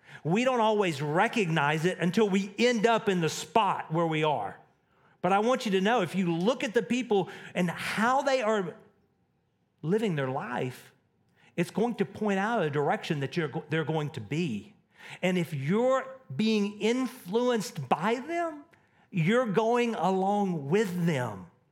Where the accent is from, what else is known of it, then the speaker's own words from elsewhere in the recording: Texas, United States; In Texas, growing up in Texas, it was a really good Mexican meal. We would eat Mexican all the time.